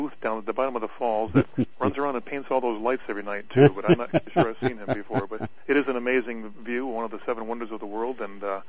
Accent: Tonawanda, New York, United States; also born or lived in Midwest; I grew up about 4 miles from here. My hometown is Tonawanda, New York.

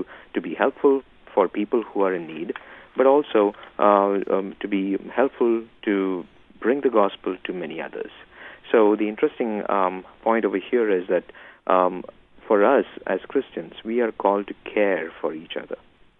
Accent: India; because I come from India, and over here our church, the India Evangelical Lutheran Church

